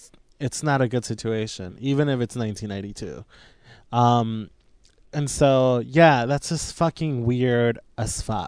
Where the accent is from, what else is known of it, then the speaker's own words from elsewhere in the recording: New Mexico, United States; in my neighborhood where I grew up in New Mexico, about five or six houses down, there was a house made out of like just garbage.